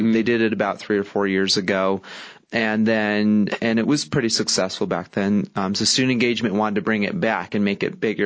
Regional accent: Chino Valley, Arizona, United States; I was born in Prescott Valley and lived there till I was about 5. And then I've lived in Chino ever since. And I graduated from Chino Valley High School.

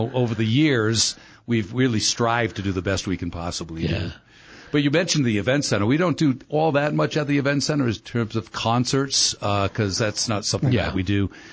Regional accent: Rhode Island, United States; now in Arizona, United States; Well, what happened is I came out here from Rhode Island.

